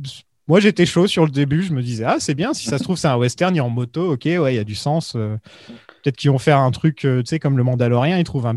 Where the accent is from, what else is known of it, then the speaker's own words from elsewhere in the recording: Marseille, Provence-Alpes-Côte d'Azur, France; Bah oui, ouais, je suis marseillais.